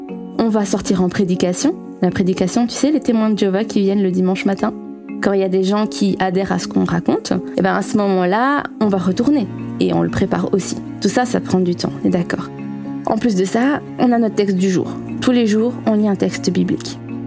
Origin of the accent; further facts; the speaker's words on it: Belgium; j'ai 24 ans, je suis mariée et j'ai un bébé de 2 ans, une petite fille maintenant. Je suis belge et je pense que vous l'entendrez à mon accent.